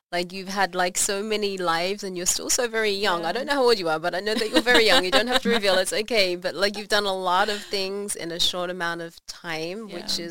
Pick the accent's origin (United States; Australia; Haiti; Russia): Australia; well, I'm Australian